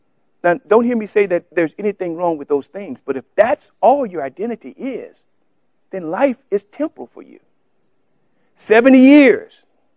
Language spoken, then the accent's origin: English; Louisiana, United States; In Buffalo, I'm from Louisiana.